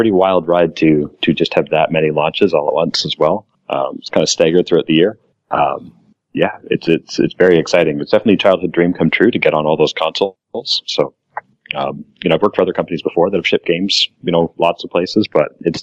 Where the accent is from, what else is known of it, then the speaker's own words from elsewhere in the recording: Canada; I'm a Canadian, so I'm not gonna throw stones. I'm sure my accent's pretty thick.